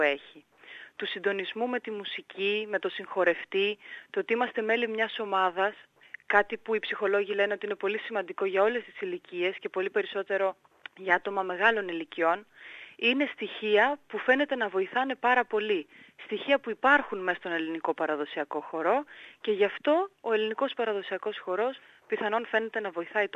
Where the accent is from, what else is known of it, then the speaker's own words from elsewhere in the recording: Greece; Έρχομαι από την Ελλάδα.